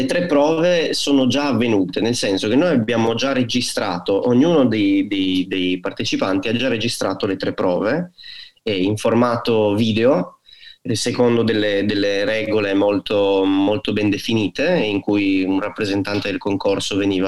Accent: Gorizia, Friuli-Venezia Giulia, Italy; now in Berlin, Germany; io in questo momento vivo a Berlino, ma ogni volta che torno a Gorizia, la mia città natale, sono sempre felice

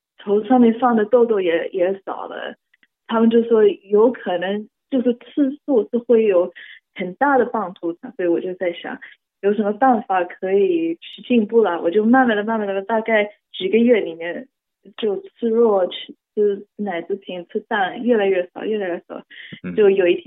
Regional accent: New Zealand; 但是我是新西兰长大的

